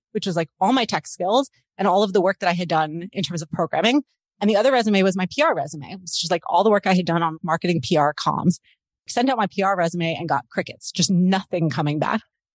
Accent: Baltimore, Maryland, United States; moved away as an adult; also born or lived in California; now in Canada; No, I grew up in Baltimore in the US, and I married a Canadian. Like, I came to Canada late in life. So basically, I moved to Canada in my 30s

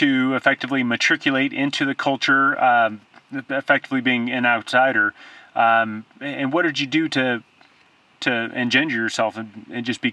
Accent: California, United States; I've had that experience growing up in Southern California, just trying to speak a little bit of Spanish to people I've worked with from Mexico or elsewhere.

